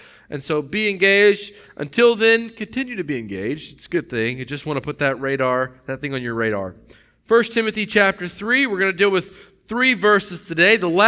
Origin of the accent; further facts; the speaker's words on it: Knoxville, Tennessee, United States; in my home growing up in Knoxville, Tennessee, I had a set of rules to live